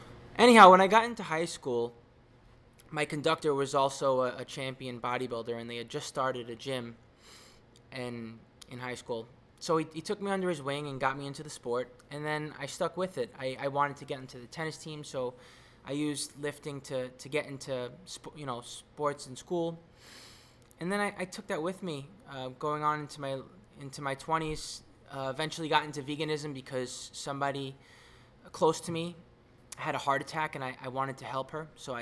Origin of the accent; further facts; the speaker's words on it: Brooklyn, New York, United States; moved away as an adult; I grew up in Brooklyn, New York. Spent the first 27 years of my life there.